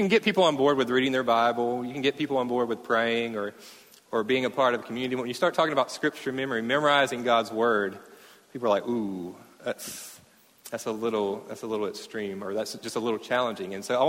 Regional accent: Mayo, Florida, United States; also born or lived in Fort Worth / Oklahoma; And I moved here this summer. I'm originally from Mayo, which is about an hour from here, and I've been living out of state for 9 years. I was in Texas in seminary for three in Fort Worth

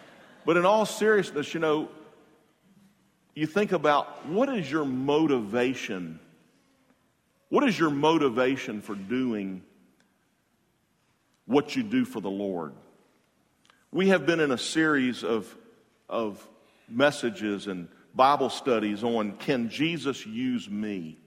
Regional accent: Jacksonville, Florida, United States; I was from Jacksonville, and you know, I came here and I was in school and busy, but boy, I really couldn't wait to get back to Jacksonville

